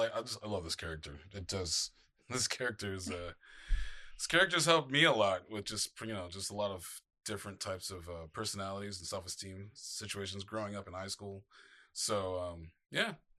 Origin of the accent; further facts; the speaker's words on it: United States; I'm not African-American, I'm American. I'm just, you know, I have roots of half Italian, half Creole.